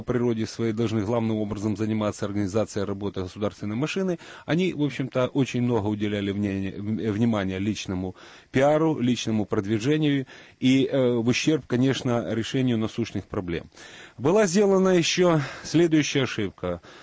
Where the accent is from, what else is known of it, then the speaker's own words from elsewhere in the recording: Mykolaiv, Mykolaiv Oblast, Ukraine; В мой родной город Николаев, даже дважды